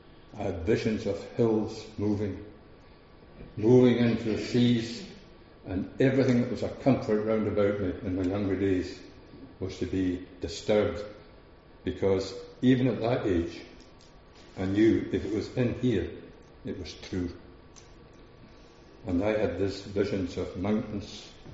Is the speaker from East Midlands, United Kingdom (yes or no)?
no; Strathpeffer, Scotland, United Kingdom; I was brought up in the Psalms in a little church in Strathpeffer.